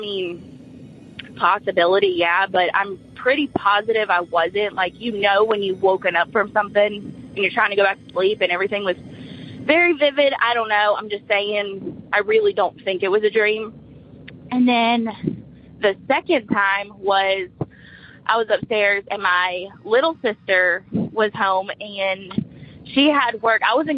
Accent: Munford, Tennessee, United States; I'm from Munford, Tennessee.

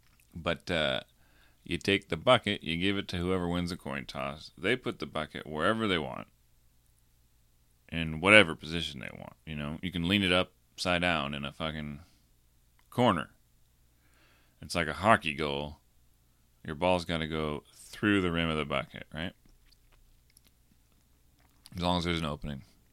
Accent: Iowa, United States; also born or lived in Lincoln, Nebraska; And I was from Iowa. You know, that was pretty close to us.

